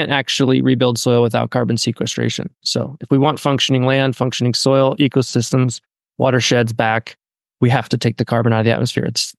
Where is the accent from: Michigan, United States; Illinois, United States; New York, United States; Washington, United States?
New York, United States; Ithaca; he's an old friend from my hometown, Ithaca, New York.